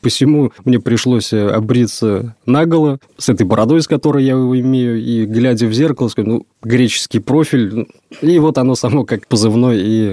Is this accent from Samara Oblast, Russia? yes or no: yes; Novokuybyshevsk, Samara Oblast, Russia; Я родом из Самарской области, город Новокуйбышевск.